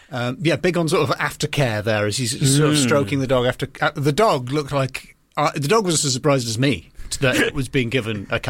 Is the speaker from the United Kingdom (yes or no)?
yes; North East England, United Kingdom; grew up in the Northeast.